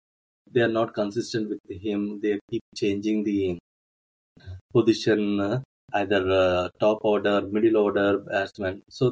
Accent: Hyderabad, Telangana, India; I'm from Hyderabad, so yes.

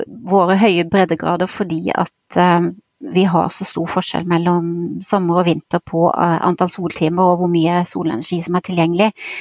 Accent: Grimstad, Agder, Norway; det var på tide å vende nesa hjem igjen til Norge. Og da endte jeg opp tilbake faktisk rett ved hjembyen min Grimstad

